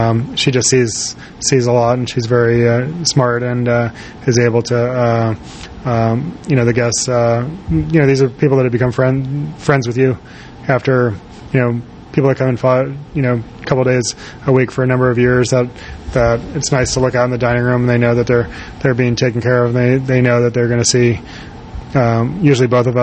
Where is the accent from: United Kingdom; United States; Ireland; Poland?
United States; East Coast; I actually had to mention that as growing up on the East Coast, I did get to go to Chanterelle when it was in those first years